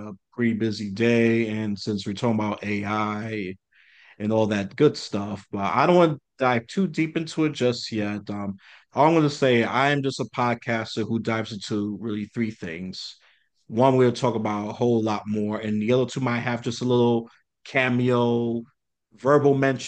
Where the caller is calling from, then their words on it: New York City, New York, United States; I am coming from the rotting apple. I mean, the Big Apple, New York City.